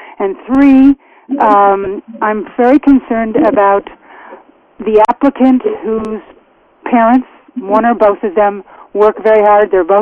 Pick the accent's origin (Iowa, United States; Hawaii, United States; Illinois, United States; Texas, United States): Illinois, United States; Chicago; now in Pasadena, United States; I came to Cornell from the Chicago metropolitan area, and I now live in Southern California in Pasadena.